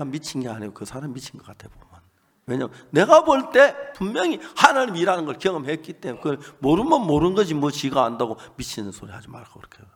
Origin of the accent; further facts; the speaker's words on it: Seonsan, North Gyeongsang, South Korea; 제 고향 선산을 너무 잘 아는 거예요.